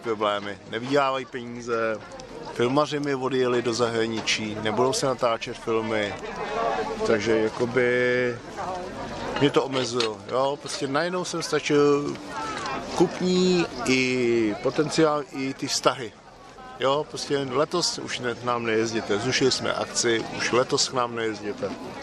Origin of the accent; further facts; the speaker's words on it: Mělník, Central Bohemian Region, Czechia; já košíkář, jsem košíkář a jsem z Mělníka